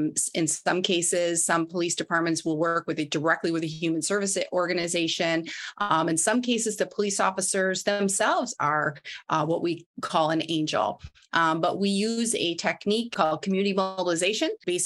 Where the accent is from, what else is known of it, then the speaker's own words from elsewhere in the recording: Midwest, United States; I'm from the Midwest, but some people say PARI